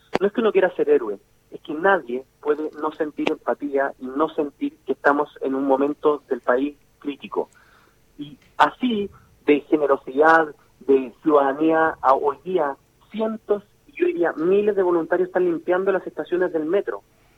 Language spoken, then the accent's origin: Spanish; Chile; Y esto yo se lo digo como chileno